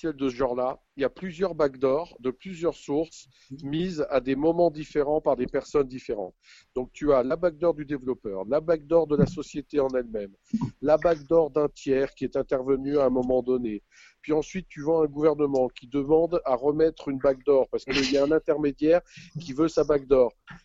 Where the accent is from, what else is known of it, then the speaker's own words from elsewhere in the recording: France; Regardez chez nous en France, vous ne savez pas, ou peut-être vous savez